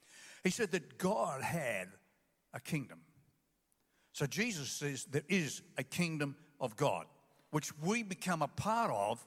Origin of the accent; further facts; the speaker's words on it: Australia; But I'm Australian. I want to be Australian. I want to act like an Australian, and I want to represent Australia to other nations.